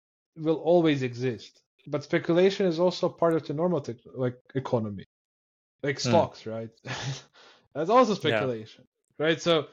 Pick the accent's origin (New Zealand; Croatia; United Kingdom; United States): Croatia; English is a second language; let's say Croatia, like we are a super small country, I'm basically from Croatia living here.